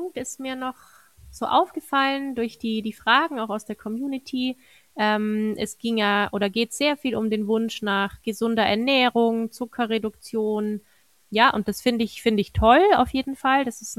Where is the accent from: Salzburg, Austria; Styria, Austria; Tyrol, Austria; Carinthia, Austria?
Tyrol, Austria; als Tirolerin